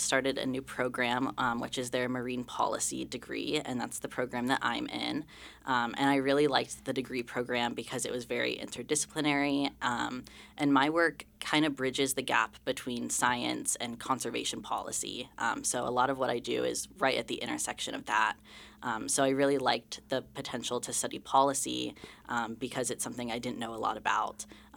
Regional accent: Florida, United States; now in Juneau, United States; I grew up in Florida.

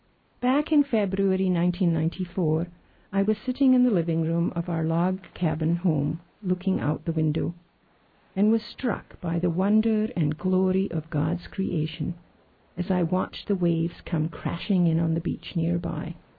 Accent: Scotland, United Kingdom; I grew up in the Shetland Islands, and you can see forever because there are no trees. It's windswept and wild, and heather and moor and Shetland ponies and sheep and peat banks, and the North Sea is wild

